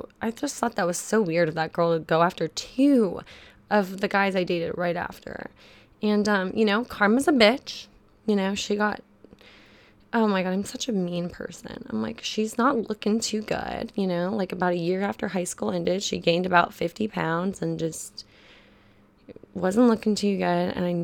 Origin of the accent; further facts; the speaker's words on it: Texas, United States; I went to Whataburger, because I'm from Texas